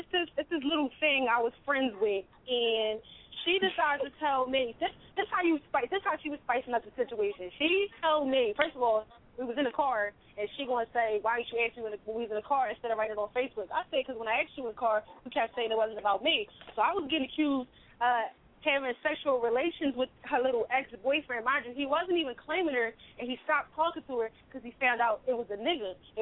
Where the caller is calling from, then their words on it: Philadelphia, Pennsylvania, United States; I'm from West Oak Lane.